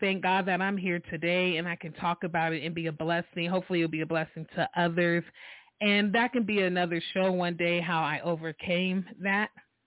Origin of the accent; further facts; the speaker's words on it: San Diego, California, United States; born there; I was born in San Diego, California.